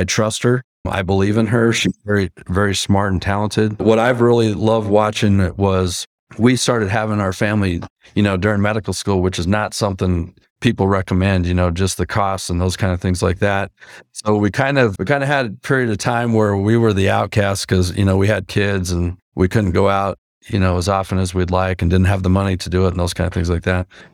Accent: Arizona, United States; You know, I grew up in Arizona, so I'm literally out working, chopping weeds in cotton fields at 114 degrees.

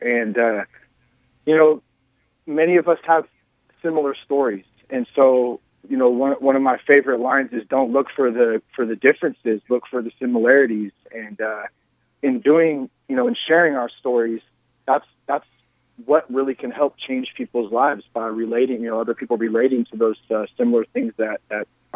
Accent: California, United States; I'm from Northern California, so I mean, I'm California to the fullest, born and raised here.

